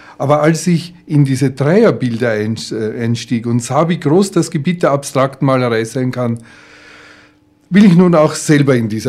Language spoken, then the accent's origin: German; Vienna, Austria; born there; Also ich bin in Wien geboren, habe dort ein abgeschlossenes Studium der Wirtschaftswissenschaften